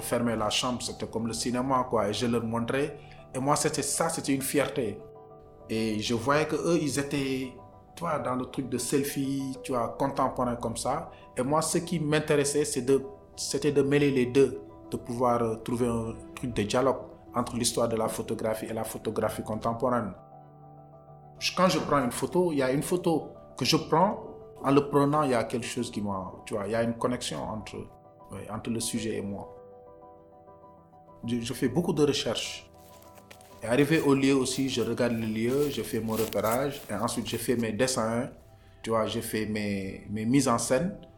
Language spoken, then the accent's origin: French; Saint-Louis, Senegal; now in Dakar, Senegal; Je suis né à Saint-Louis, j'ai grandi à Saint-Louis, voilà, et c'est après que je suis venu à Dakar pour faire les études.